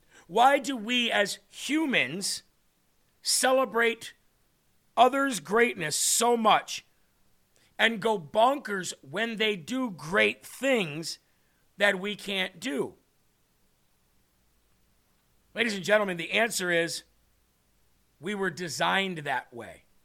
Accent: Illinois, United States; But what it meant for me was, I grew up in Illinois, so the Chicago Bears, in the middle of the country, in Illinois

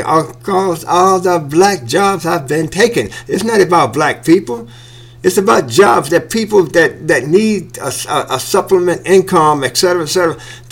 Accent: United States; for me as an American.

